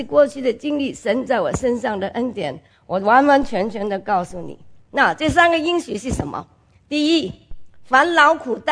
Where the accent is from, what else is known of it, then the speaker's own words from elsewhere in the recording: China; moved away; 我是从大陆出来的，我是个无神论